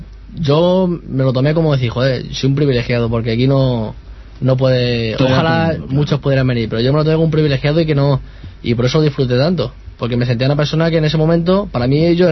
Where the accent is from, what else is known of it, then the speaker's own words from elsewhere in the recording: Leganés, Community of Madrid, Spain; yo por suerte soy de Leganés